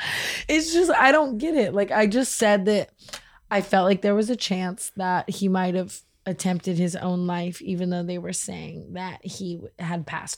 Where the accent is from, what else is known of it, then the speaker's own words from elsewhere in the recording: Las Vegas, Nevada, United States; And it's also like I grew up in Vegas, and Miami, in my opinion, is entirely Vegas with the beach. So it like serves me very much like hometown vibes